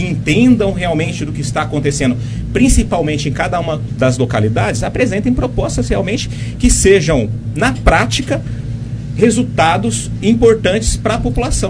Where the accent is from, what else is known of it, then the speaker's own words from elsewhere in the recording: Serrana, São Paulo, Brazil; born there; meu avô nasceu em Pontal, minha avó nasceu em Ipuã, minha mãe nasceu em Ribeirão Preto, eu nasci em Serrana